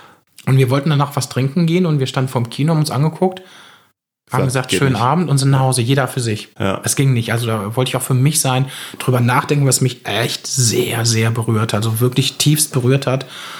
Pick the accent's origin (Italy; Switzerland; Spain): Spain; Ja, deswegen, aufgewachsen in Spanien.